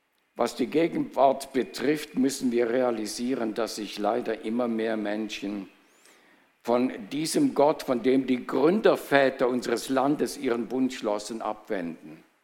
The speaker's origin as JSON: {"language": "German", "country": "Germany", "tie": "born or raised there", "moved": "as an adult", "lives_now": "Switzerland", "said": "Also, habe nur die ersten 20 Jahre im großen Kanton verbracht."}